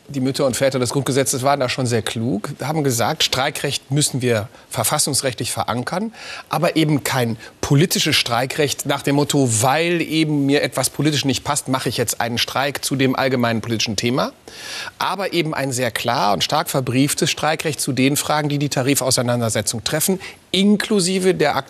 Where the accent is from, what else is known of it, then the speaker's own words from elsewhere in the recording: Krefeld, North Rhine-Westphalia, Germany; in meiner Heimatstadt Krefeld